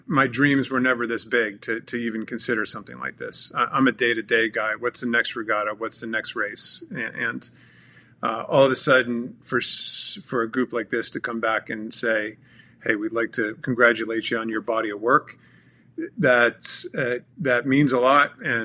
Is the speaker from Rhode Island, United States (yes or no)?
yes; Newport, Rhode Island, United States; If I go out and see a 12-meter, which they're sailing off of Newport every single day, my hometown, you can't help but just go, damn, that is a good-looking boat.